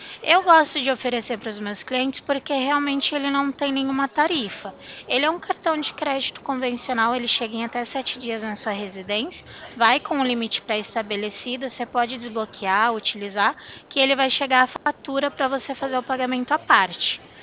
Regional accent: Limeira, São Paulo, Brazil; Eu sou aqui de Limeira, pertinho de Campinas.

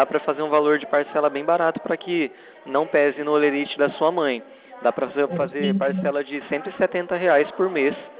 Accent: Araçatuba, São Paulo, Brazil; eu sou aqui de Araçatuba

